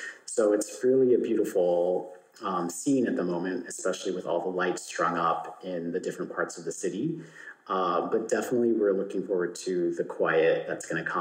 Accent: California, United States; I think, as you mentioned, being Californian as well, we're just very smiley people.

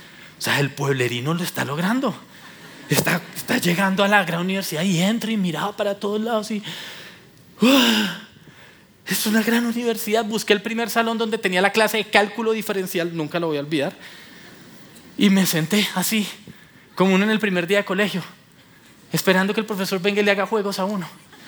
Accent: Ibagué, Tolima, Colombia; Yo soy de Ibagué, ¿listo? Me crié toda la vida en Ibagué, todo mi colegio fue en Ibagué. Ibagué, para los que no saben, es una ciudad de 500,000 habitantes. Mi jefe dice que es un pueblucho.

